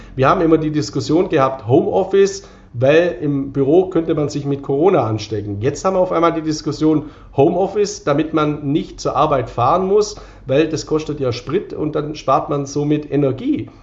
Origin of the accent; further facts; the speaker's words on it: Baden-Württemberg, Germany; Und ich bin ein Schwabe, wer streut, rutscht nicht aus.